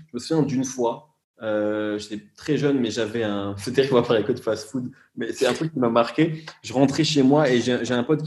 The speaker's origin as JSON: {"language": "French", "country": "Algeria", "tie": "born there", "said": "moi j'ai la double nationalité, je suis né en Algérie, je suis très attaché à l'Algérie, etc. Je me sens autant l'un que l'autre."}